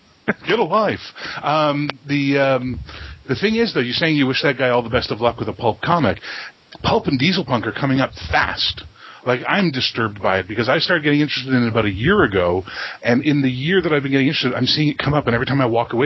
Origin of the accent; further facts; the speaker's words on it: Canada; As a Canadian